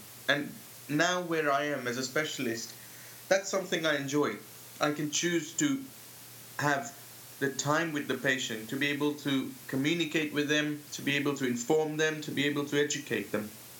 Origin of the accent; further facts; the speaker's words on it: Kenya; moved away as an adult; now in United Kingdom; I grew up and I'm from Kenya. That's where I'm from, in Kenya. The bright sun, great safaris, the great wild, the great nature. And I left all that in 1998 to move to the UK to study dentistry.